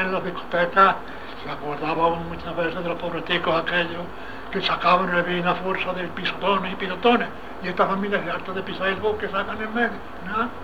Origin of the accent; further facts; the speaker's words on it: Andalusia, Spain; Hay que tener en cuenta que somos andaluces.